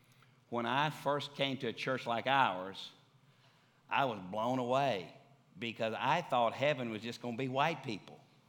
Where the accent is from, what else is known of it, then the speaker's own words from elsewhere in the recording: Tennessee, United States; Before I was born again, I was … from West Tennessee.